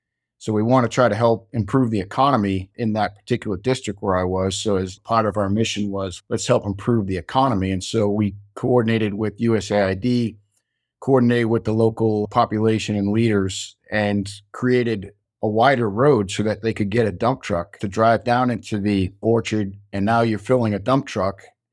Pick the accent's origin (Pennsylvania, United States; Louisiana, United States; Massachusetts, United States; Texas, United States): Massachusetts, United States; Norwood; now in Charleston, United States; No, I actually grew up outside of Boston, out called Norwood, Massachusetts.